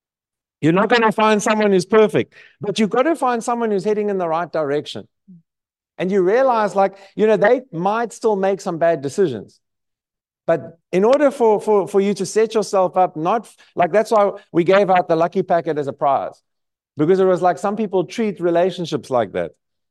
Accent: Durban, KwaZulu-Natal, South Africa; Someone who comes from this area of Durban, because I'm from Durban

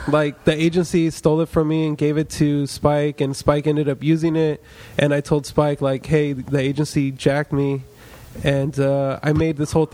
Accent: Long Beach, California, United States; Long Beach, California.

